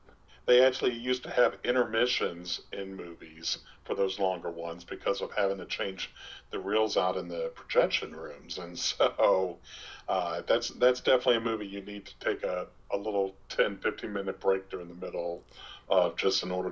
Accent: Omaha, Nebraska, United States; I grew up in Omaha

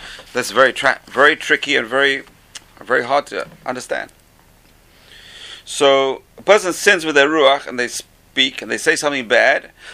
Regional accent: London, United Kingdom; I used to be a kid in London, growing up in London.

